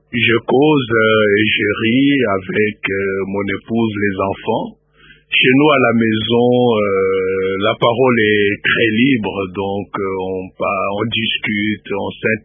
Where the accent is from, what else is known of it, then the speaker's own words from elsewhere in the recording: Lubumbashi, Haut-Katanga, DR Congo; Je me souviens que dans mon enfance à Lubumbashi